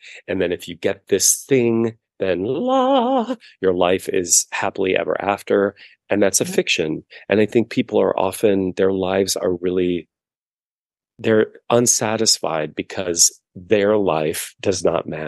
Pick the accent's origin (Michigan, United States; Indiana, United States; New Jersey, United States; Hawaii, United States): Indiana, United States; Well, a short story is I grew up in the Midwest in Indiana.